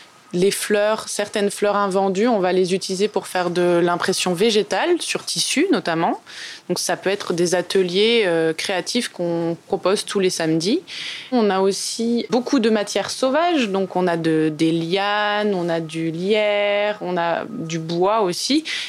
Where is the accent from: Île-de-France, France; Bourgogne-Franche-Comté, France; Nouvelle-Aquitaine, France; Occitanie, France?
Occitanie, France; Montpellier; Je viens de Montpellier, du sud de la France